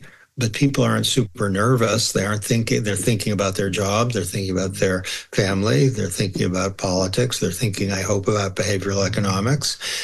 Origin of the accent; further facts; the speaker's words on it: United States; As you can tell from my barbaric accent, I'm American.